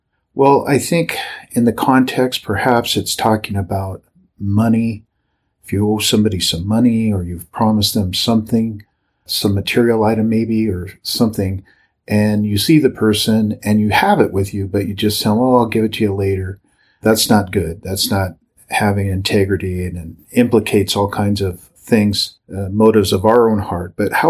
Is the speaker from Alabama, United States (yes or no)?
no; Seattle, Washington, United States; I'm just a guy that was addicted to heroin for a number of years in my hometown of Seattle.